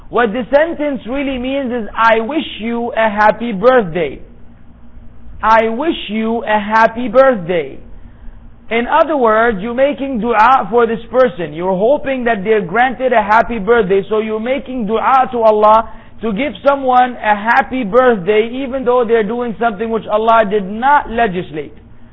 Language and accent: English; Singapore; also born or lived in Yanbu, Saudi Arabia; I was from Singapore, but then I stayed in Yanbu for 6 years and I don't stay at Singapore anymore. Now I'm back in Singapore for vacation.